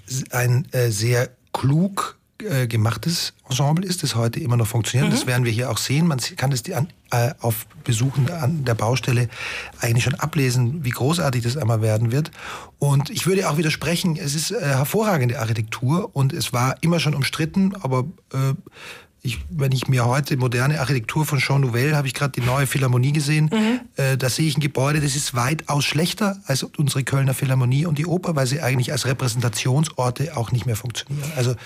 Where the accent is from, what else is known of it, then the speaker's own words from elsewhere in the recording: Austria; now in Cologne, Germany; also ich bin ja selber als Österreicher 1999 nach Köln gekommen